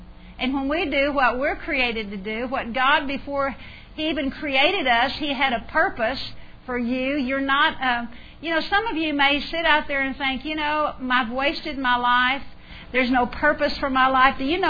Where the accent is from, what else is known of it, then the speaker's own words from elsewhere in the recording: Texas, United States; You know, I grew up in South Texas, and there are so many sparrows.